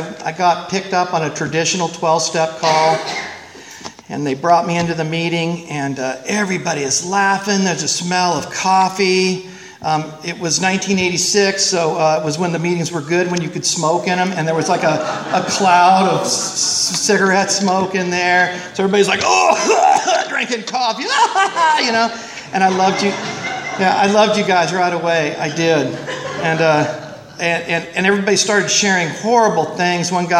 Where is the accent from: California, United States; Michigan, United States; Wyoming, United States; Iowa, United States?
California, United States; Lompoc; So I am from Lompoc, and at least I'm in a place that everyone knows where that's at.